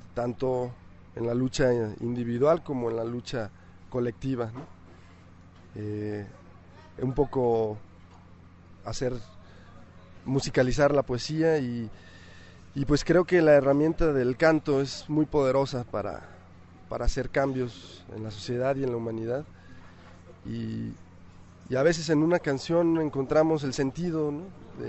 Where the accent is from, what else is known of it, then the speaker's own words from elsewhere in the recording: Irapuato, Guanajuato, Mexico; vengo de Irapuato.